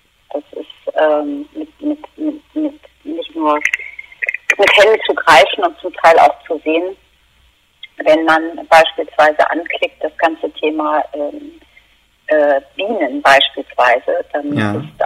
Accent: Lower Saxony, Germany; Ich bin auf einem Hof in Ostfriesland aufgewachsen und habe dort eine Kindheit gehabt

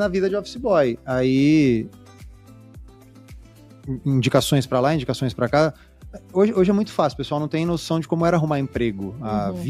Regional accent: Lins, São Paulo, Brazil; born there; Eu sou nascido em Lins, né? Sou nascido no interior de São Paulo. Sou o mais novo de 7 filhos.

